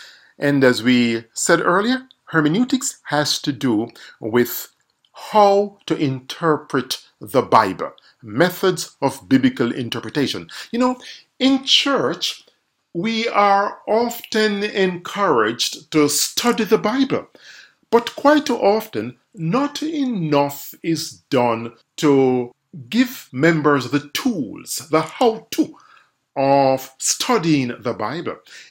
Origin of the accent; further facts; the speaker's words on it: Jamaica; accent: Jamaican; from my accent, you can tell that I'm Jamaican. I grew up in Jamaica, studied at Northern Caribbean University